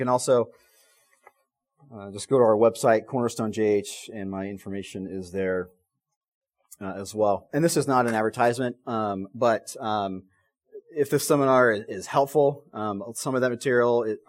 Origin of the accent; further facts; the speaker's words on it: Jackson, Wyoming, United States; Some of you have been asking me, as we've been meeting a few people, where I'm from. I'm from Jackson, Wyoming.